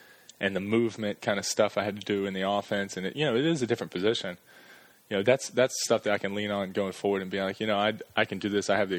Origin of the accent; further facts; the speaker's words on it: Florida, United States; Well, I was born in Florida. My family moved probably 13 or 14 times. My dad, he used to build bridges. He was a civil engineer. And so every 2 years we'd go to a new bridge site. So, I mean, I lived all over Florida.